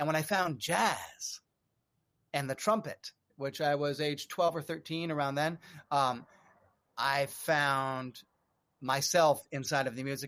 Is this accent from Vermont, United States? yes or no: yes; Lindenville, Vermont, United States; Well, I grew up in a small town in Lindenville, Vermont